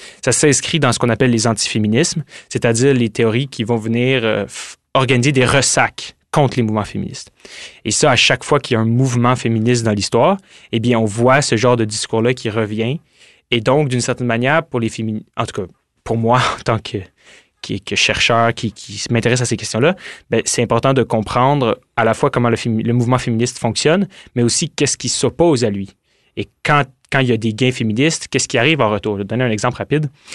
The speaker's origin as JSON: {"language": "French", "town": "Montreal", "region": "Quebec", "country": "Canada", "said": "Je viens de Montréal"}